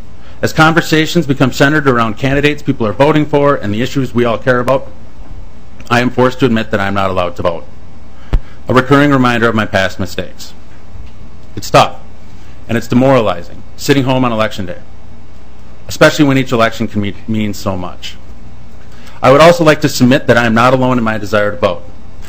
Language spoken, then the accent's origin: English; Owatonna, Minnesota, United States; Growing up in Owatonna, I was taught from a young age about democracy and the value of voting.